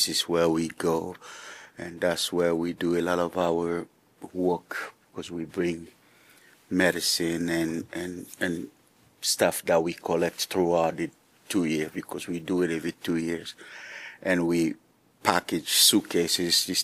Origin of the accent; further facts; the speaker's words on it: DR Congo; We got to go to my home country, Congo